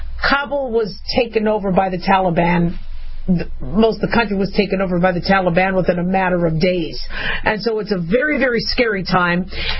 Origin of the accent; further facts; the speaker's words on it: United States; And so as an American, I think I have a right to say what I need to say, right?